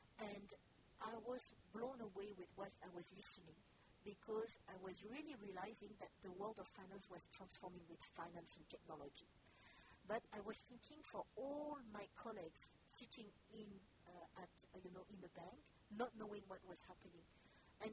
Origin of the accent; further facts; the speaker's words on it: France; English is a second language; I'm French, with Vietnamese of origin, and you could probably can listen to my accent. My parents came to France in 1975 as immigrants. They had lost their livelihood in Vietnam, and I came to life in France, and I grew up